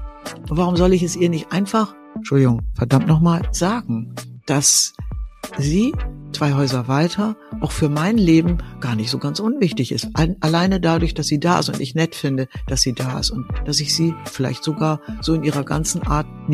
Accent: Bremen, Germany; born there; da, wo ich geboren bin, in der Wildermutstraße hier in Bremen

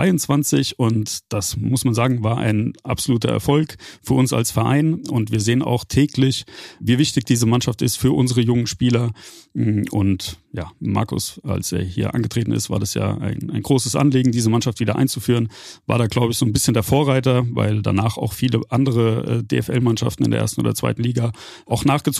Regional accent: Frankfurt, Hesse, Germany; ich bin 87er Jahrgang. Dementsprechend bin ich eigentlich auf die Welt gekommen und war meine Heimat der Riederwald.

